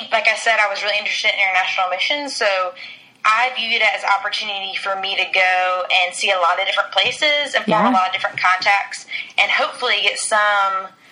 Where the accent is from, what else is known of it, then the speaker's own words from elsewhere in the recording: Charlotte, North Carolina, United States; I grew up in Charlotte and both my parents grew up there and their parents. So we have heavy roots in Charlotte, North Carolina.